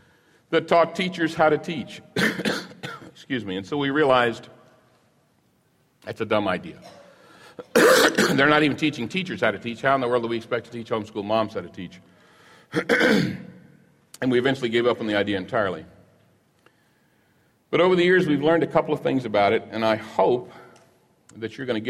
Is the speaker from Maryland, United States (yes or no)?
no; Kansas City, Missouri, United States; So we went to the University of Missouri. We're from Kansas City.